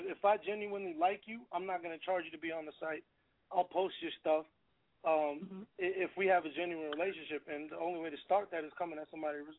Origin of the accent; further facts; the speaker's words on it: Georgia, United States; I'm from Clay County, Georgia